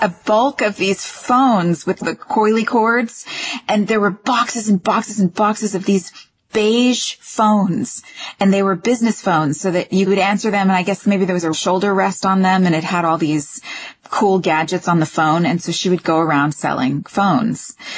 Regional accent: Texas, United States; but the South is so in my bones. And so much of that came from growing up in Texas around the country music and the football and the manners

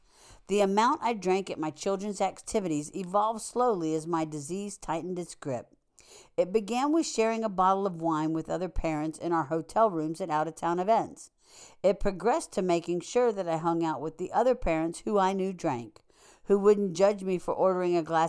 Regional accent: Minnesota, United States; a woman friend in the program who happens to be from my home state of Minnesota.

